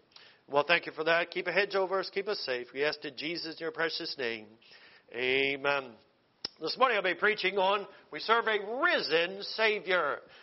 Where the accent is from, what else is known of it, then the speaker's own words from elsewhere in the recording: United States; I'm so glad that I am saved and I'm American.